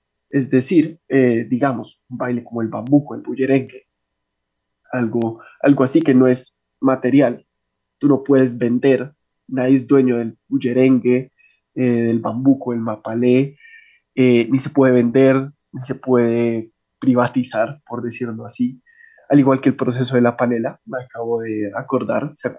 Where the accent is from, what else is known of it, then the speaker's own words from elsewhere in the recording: Colombia; esto hace parte de lo que somos como colombianos